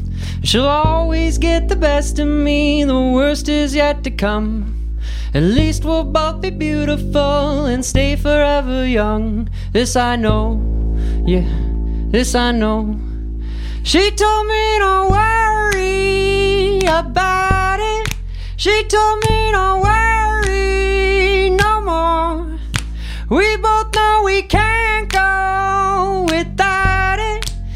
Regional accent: Grand Marais, Minnesota, United States; also born or lived in Illinois; I think I've lived in the township Grand Marais since I was four. Lived in Lutzen when I was 3 years so.

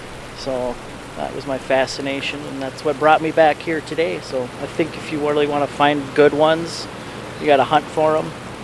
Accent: St. Cloud, Minnesota, United States; I'm originally from St. Cloud.

